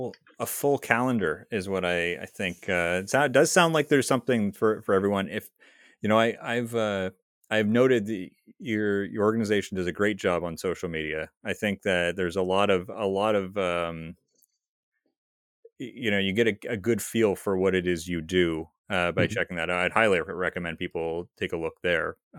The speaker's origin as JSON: {"language": "English", "town": "Wallaceburg", "region": "Ontario", "country": "Canada", "tie": "born or raised there", "said": "I grew up in Wallaceburg"}